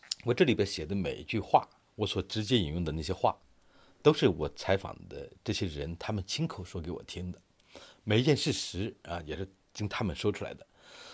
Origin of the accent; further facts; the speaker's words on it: China; 我们中国人所谓的鬼节，武汉的风俗呢是在地上画个小白色的小圆圈